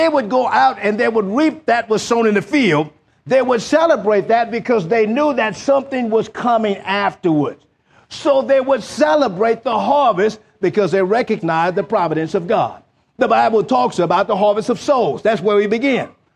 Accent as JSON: {"language": "English", "region": "the South", "country": "United States", "tie": "born or raised there", "said": "I can remember growing up in the South doing Jim Crow."}